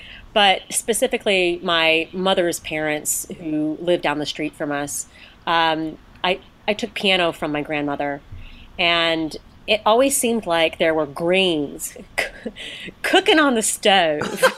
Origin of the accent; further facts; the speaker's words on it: North Carolina, United States; I mean, we're, like, ninth generation in my hometown.